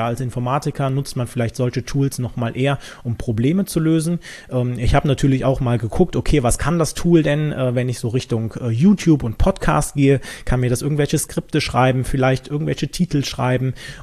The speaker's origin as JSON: {"language": "German", "region": "North Rhine-Westphalia", "country": "Germany", "said": "Ich komme jetzt nicht direkt aus Köln, sondern ein bisschen umlandmäßig unterwegs."}